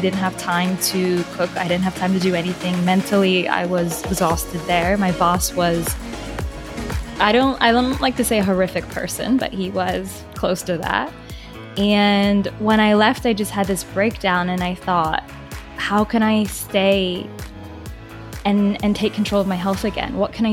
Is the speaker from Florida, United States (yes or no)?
yes; Florida, United States; born there; I was born in Florida, but I wasn't raised there.